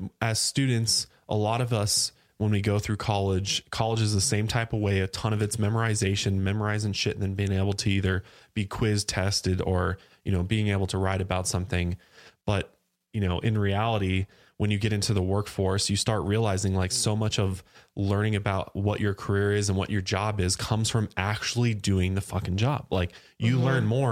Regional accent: Las Vegas, Nevada, United States; born there; also born or lived in Colorado / Oklahoma; I was born in Las Vegas and we lived there for a little while. Then we moved to Colorado and then we moved to Oklahoma, and we moved a bunch of times

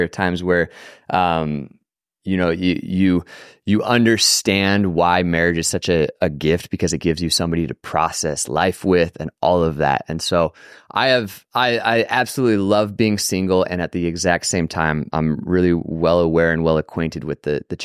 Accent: Colorado, United States; moved away as an adult; now in Austin, United States; I'm the teaching pastor at Red Rocks Austin. And so I'm from Colorado, but moved to Austin, Texas 6 years ago with my brother and our best friend to plant Red Rocks.

